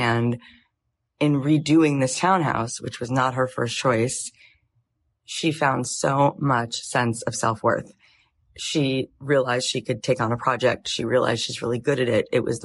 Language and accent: English; Florida, United States; moved away as an adult; also born or lived in Jerusalem / California; now in Los Angeles, United States; I spent half my life in Florida. I grew up in Florida till I was 20. Then I went to Jerusalem for 3 years. And then I moved to LA at 23, and now I'm 43.